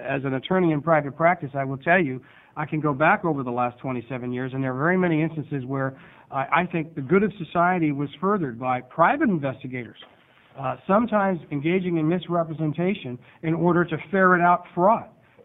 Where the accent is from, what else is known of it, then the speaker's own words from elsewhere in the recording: Salem, Oregon, United States; from Salem. I'm an attorney in private practice